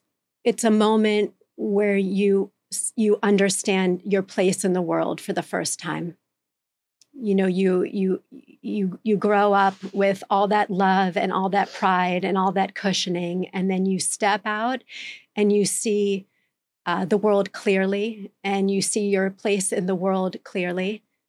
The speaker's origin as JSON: {"language": "English", "country": "United States", "tie": "born or raised there", "said": "I grew up in the United States."}